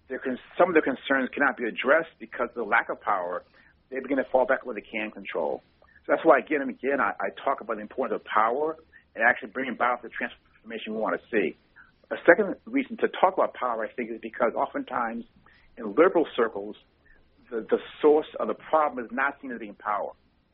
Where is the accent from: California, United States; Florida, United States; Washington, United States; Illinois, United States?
Illinois, United States; Chicago; Okay, so I'm black, I'm old, I'm male, I'm straight, I'm from Chicago, I'm left-handed.